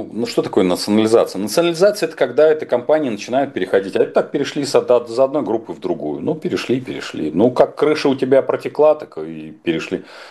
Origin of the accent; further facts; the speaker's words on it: Moscow, Russia; как москвич в четвертом поколении, езжу по регионам